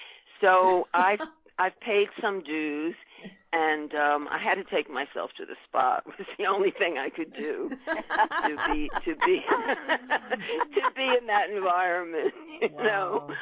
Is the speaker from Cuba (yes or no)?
no; Philadelphia, Pennsylvania, United States; I grew up in Philadelphia.